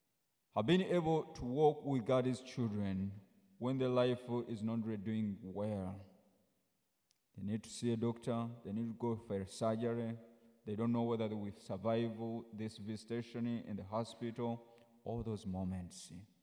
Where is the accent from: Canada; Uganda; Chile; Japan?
Uganda; English is a second language; now in Grand Rapids, United States; I come from Uganda. I'm a priest of the Archdiocese of Kampala in Uganda